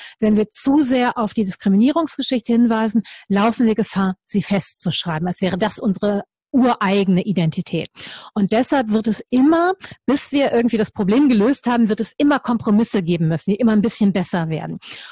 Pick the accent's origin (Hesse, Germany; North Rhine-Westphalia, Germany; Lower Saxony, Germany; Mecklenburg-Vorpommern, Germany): North Rhine-Westphalia, Germany; Düsseldorf; ich komme aus Düsseldorf